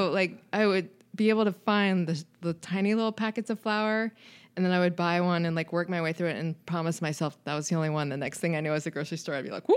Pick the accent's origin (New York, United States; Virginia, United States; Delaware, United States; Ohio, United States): Delaware, United States; I'm a Sussex County girl, and I was raised on Grotto.